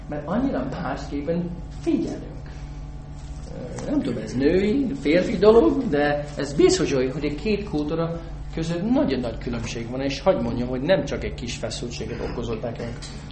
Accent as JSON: {"language": "Hungarian", "country": "United States", "second_language": "Hungarian", "said": "Én egy amerikai vagyok"}